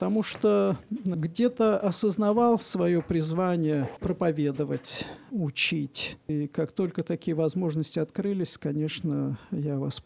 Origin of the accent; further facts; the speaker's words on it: Moscow, Russia; я родился, вырос в Москве. Я достаточно уже пожилой человек. Мне 61 год. Я родился, вырос в верующей семье